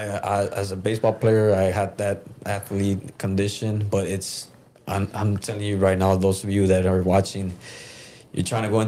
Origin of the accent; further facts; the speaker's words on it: Brownsville, Texas, United States; I'm from Brownsville, driving every Saturday or every time there was training to FAR and back, FAR and back.